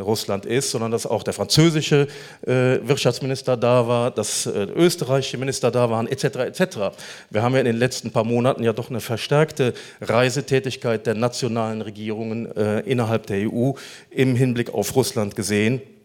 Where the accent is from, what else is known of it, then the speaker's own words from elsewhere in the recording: Rhineland, Germany; ich bin Rheinländer